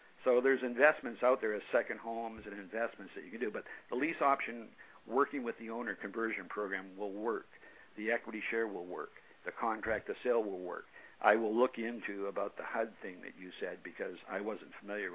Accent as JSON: {"language": "English", "country": "Canada", "tie": "born or raised there", "moved": "as an adult", "said": "I come from Canada, you know, originally. I was born in Canada, and I left there when I was 18, 20, but I would go back and visit my mother."}